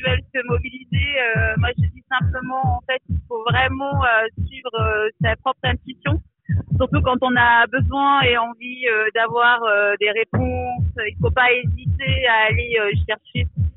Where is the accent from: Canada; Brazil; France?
France; Marseille, Provence-Alpes-Côte d'Azur; je suis d'origine camerounaise. J'ai grandi à Marseille et je vis à Marseille.